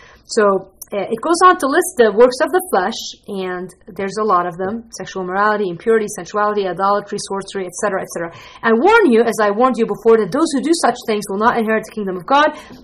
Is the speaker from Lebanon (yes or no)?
yes; Lebanon; English is a second language; also born or lived in Green Bay, United States; now in Chicago, United States; my country of origin, but it is Lebanese. I'm from Lebanon, and moved to Green Bay, Wisconsin, which pretty much kind of messes me up completely, and now live in Chicago